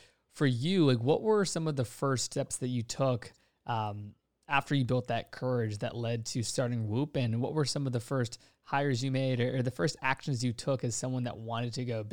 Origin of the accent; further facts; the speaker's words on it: Virginia, United States; because I grew up an athlete, played hockey for 10 years, born and raised in Virginia.